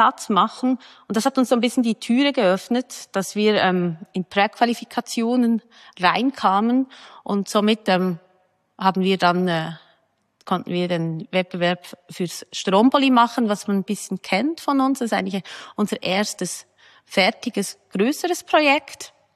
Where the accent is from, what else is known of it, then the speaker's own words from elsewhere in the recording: Bern, Switzerland; also born or lived in Zurich / Paris; Okay, ich bin in Bern aufgewachsen, bin dann für Studium nach Zürich. Dazwischen habe ich ein Jahr in Paris Praktikum und Studium gemacht